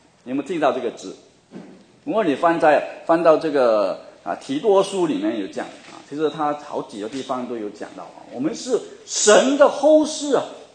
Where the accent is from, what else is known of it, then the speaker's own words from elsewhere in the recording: China; 我们中国人啊，我们中国人很讲这个亲情啊